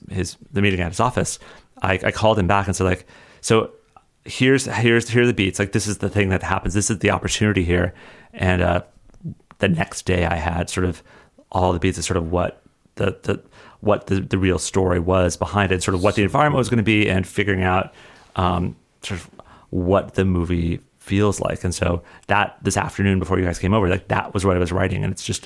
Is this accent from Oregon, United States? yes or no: no; Colorado, United States; I always remember that growing up in Colorado, I had no sense of what a screenwriter was